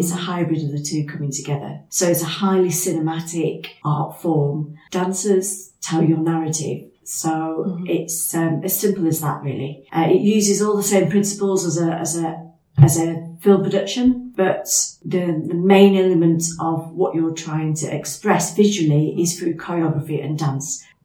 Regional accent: Blackburn, North West England, United Kingdom; So I'm from Blackburn and I grew up in Blackburn. I don't want to give away my age now, but I grew up in Blackburn in the 70s and through to the 80s.

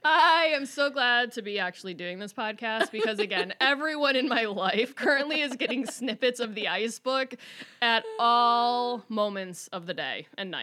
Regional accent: Michigan, United States; Mackinac Island because we're from Michigan, like other places.

